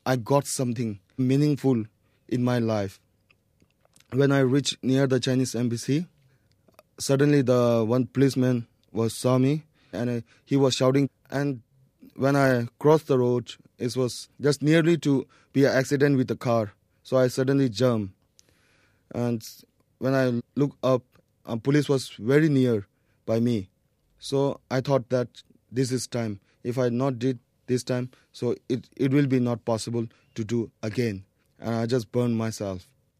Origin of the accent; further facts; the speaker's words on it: Delhi, India; I was born in Delhi and I stay with the Tibetan community.